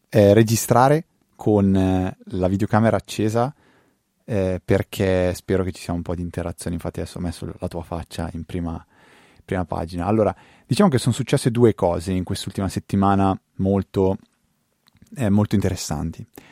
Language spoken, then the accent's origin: Italian; Lombardy, Italy; un'azienda di Trezzo sull'Adda, quindi diciamo vicino a Bergamo dalle mie parti